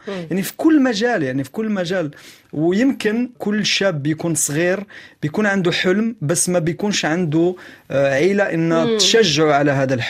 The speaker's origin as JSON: {"language": "Arabic", "country": "Morocco", "said": "أنا مغربي، وكان افتخر أني مغربي طبعا،"}